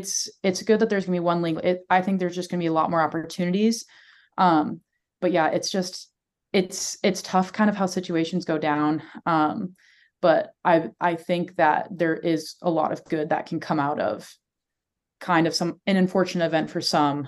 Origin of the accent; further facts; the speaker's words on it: Menominee, Wisconsin, United States; Yeah. So I grew up in Menominee, Wisconsin.